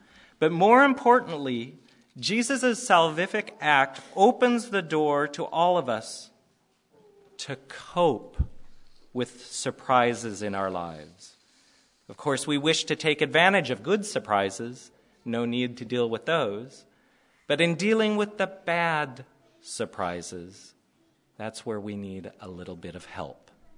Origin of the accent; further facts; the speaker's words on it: Seattle, Washington, United States; I'm from Seattle.